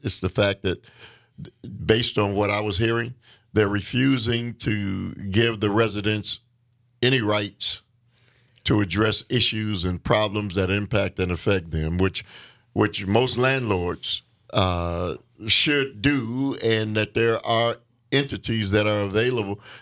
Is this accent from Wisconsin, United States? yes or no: yes; Milwaukee, Wisconsin, United States; if you look at West Lawn, and I've lived in the city my entire life, and I remember the old West Lawn.